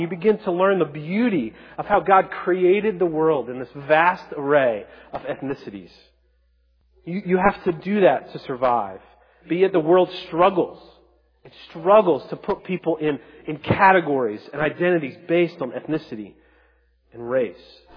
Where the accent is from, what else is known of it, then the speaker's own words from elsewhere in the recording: Baltimore, Maryland, United States; also born or lived in Pennsylvania; I grew up in Baltimore and Pennsylvania. Different dialects, right?